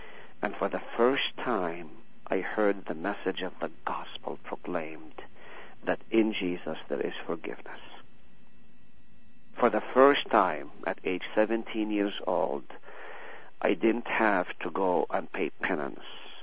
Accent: Nazareth, Northern District, Israel; I grew up in Nazareth, the home of the Savior. I spent almost every weekend swimming in the Sea of Galilee.

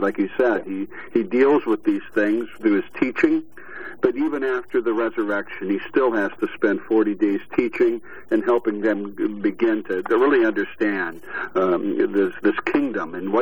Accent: Waverly, Iowa, United States; I started out, of course, growing up in the Midwest. I was really pretty blessed to grow up in Iowa, of all places, a town called Waverly.

